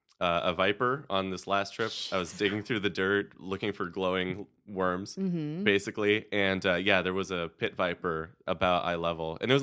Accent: Los Angeles, California, United States; I grew up in a city. I grew up in Los Angeles.

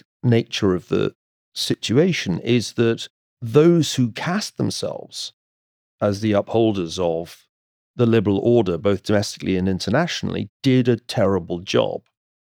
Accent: United States; but I'm an American having an argument with the vice president.

